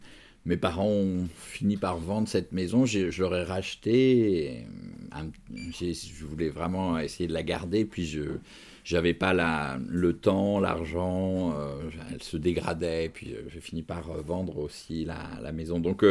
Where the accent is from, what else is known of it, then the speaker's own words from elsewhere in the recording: Paris, Île-de-France, France; J'avais 6 ans quand mes parents ont acheté cette maison. Et moi, je suis un petit Parisien à ce moment-là